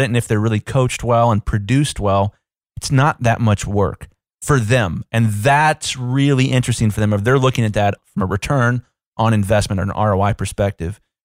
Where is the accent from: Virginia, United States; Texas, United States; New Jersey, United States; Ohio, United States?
Ohio, United States; Columbus; I'm from Columbus, Ohio. We're a pretty big city. I think it's like the 13th or 14th largest in the country, in the United States.